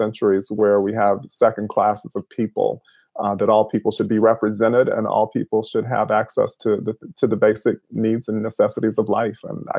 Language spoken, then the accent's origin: English; Holly Springs, Mississippi, United States; my hometown, which is Holly Springs, Mississippi, which is where I'm with you from now, which is in Marshall County.